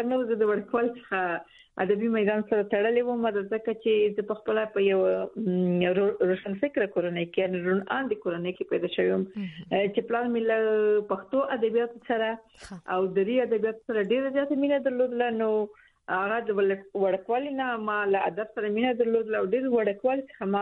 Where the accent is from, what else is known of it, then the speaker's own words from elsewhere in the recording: Laghman, Afghanistan; also born or lived in Nangarhar; زه په افغانستان کې زه د لغمان ولایت یم، خو پیدا شوې په ننګرهار کې یم. خو زه افغان یم، ماته مهمه ده چې افغان یم.